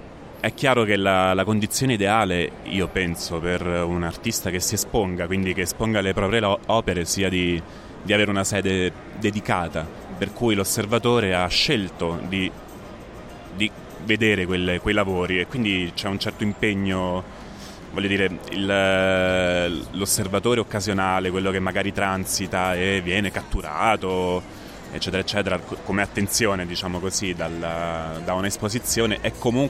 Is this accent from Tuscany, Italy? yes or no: no; Ascoli Piceno, Marche, Italy; ho studiato a Bologna all'Accademia di Belle Arti e lì mi sono formato in pittura, però sono di Ascoli Piceno